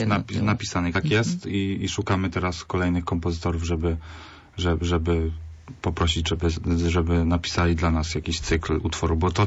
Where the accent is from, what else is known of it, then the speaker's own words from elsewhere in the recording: Szczecin, West Pomeranian Voivodeship, Poland; Ja ze Szczecina pochodzę, tak.